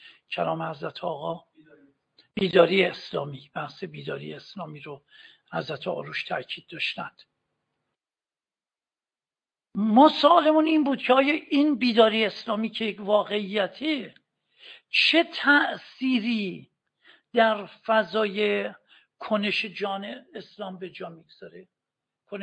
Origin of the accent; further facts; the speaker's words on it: Iran; آقا تا فهمید ما ایرانی هستیم بدترین ناسزاها رو نثار من کرد